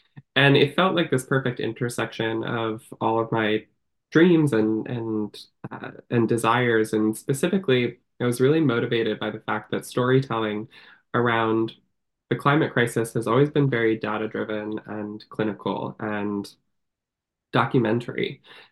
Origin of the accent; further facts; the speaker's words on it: Michigan, United States; I grew up in Michigan, and I spent a lot of time in the outdoors.